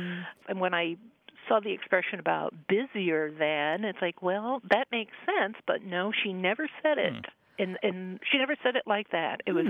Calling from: Chicago, Illinois, United States; I'm calling from Chicago.

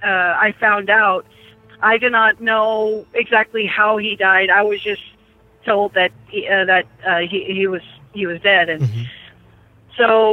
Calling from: California, United States; I'm from California.

